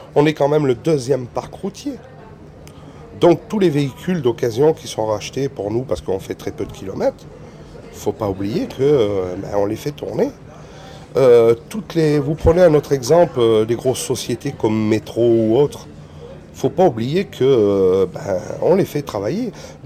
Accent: France; qu'on est français itinérant

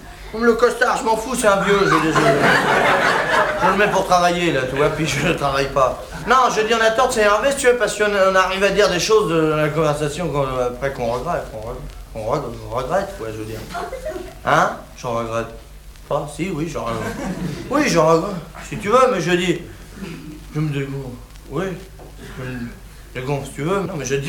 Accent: France; je suis bien placé, hein, je suis français.

